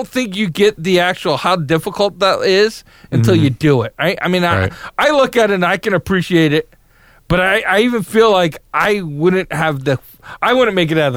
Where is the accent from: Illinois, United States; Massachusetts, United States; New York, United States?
New York, United States; Oh, I'm from New York, so when you talk Jersey, it's always a swamp.